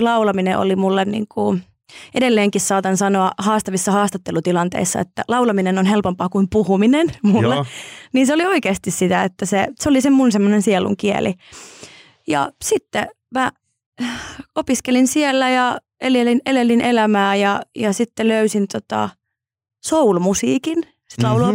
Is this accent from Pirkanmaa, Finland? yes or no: no; Oulu, North Ostrobothnia, Finland; Mä olin oululainen musiikkilukiolainen